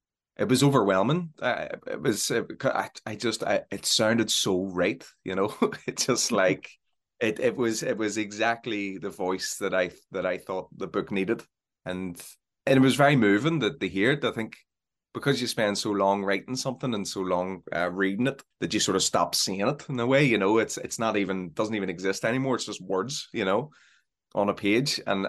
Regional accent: Belfast, Northern Ireland, United Kingdom; The other two weren't from where I'm from West Belfast, but Connor's from, he's right around the corner from where I am.

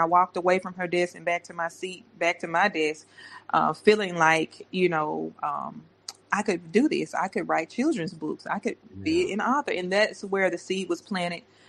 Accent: US South, United States; accent: Southern; But because I'm from the South and we have this Southern draw, this accent, it doesn't come out like Ms. or Mrs.

